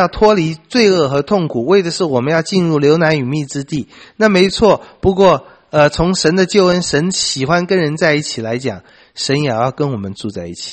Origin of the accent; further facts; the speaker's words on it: China; 我们中国人也很喜欢讲那个客居，尤其亡国的时候，离开了家乡客居